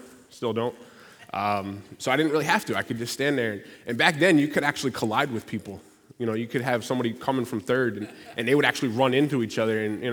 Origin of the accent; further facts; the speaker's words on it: New York, United States; Could be from I'm from New York, but I grew up playing baseball.